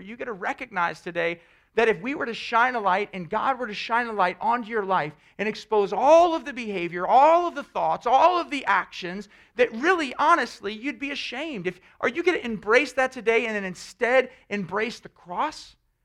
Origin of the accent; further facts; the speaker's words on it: the South, United States; it's cultural for me. I was raised in the South, you know, so I mean, gospel.